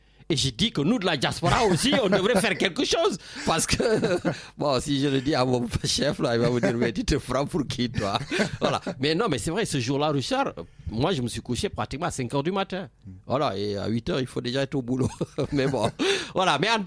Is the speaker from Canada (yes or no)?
no; Senegal; on est des Sénégalais de la Teranga.